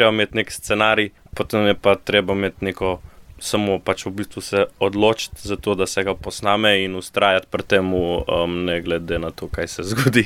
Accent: Vrsno, Gorizia, Slovenia; prihajam iz Vrsna

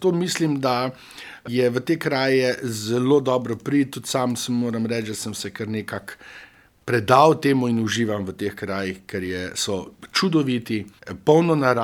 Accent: Primorska, Slovenia; ker prihajam te iz Primorske

